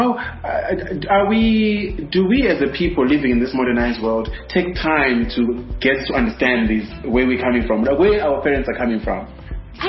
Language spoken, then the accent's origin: English; Bulawayo, Zimbabwe; I was born and raised in Bulawayo, and then I grew up in Mpopoma.